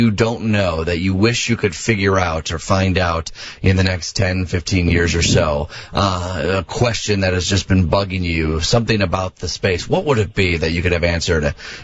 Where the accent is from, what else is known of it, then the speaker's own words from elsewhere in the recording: Downers Grove, Illinois, United States; I grew up in the area. I grew up in Downers Grove